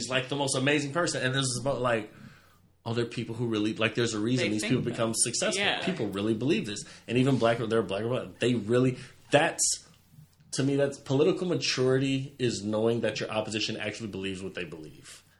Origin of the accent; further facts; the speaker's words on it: California, United States; I feel like it's not dating a white girl is not important to me because I grew up in California.